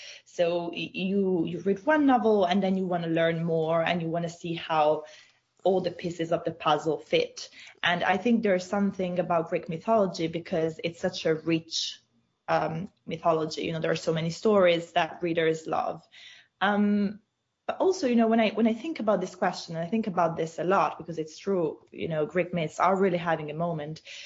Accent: Italy; also born or lived in United States; I was born in the US, but I grew up in Italy.

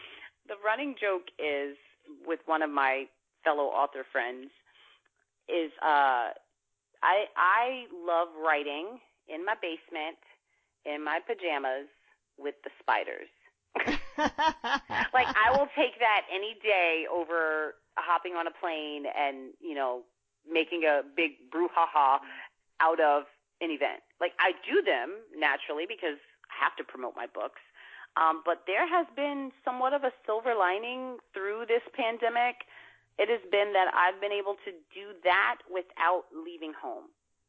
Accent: Newark, New Jersey, United States; born there; I was born in Newark. That's an inner city.

